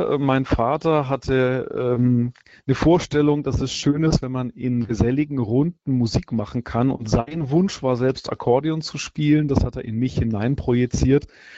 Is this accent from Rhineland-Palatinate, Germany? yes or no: no; Bischberg, Bavaria, Germany; also born or lived in Bamberg; Ich bin in Bamberg geboren worden, in Oberfranken, ist ja auch ein Erzbistum, in einem Vorort dort in Bischberg aufgewachsen. Da ist man sozusagen automatisch katholisch getauft, mit dem Fruchtwasser der Mutter, könnte man sagen. Aber natürlich, ich bin 74 geboren.